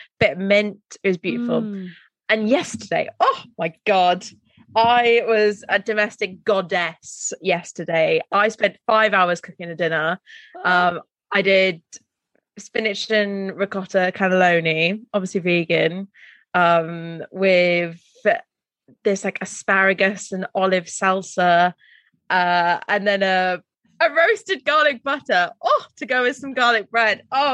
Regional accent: Wales, United Kingdom; all I do is just slip into a Bristolian accent every now and then. I'm Welsh. What am I doing?

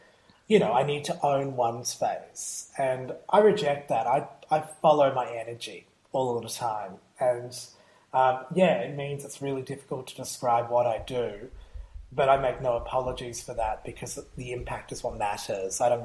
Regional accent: Ballarat, Victoria, Australia; And so I come from Ballarat

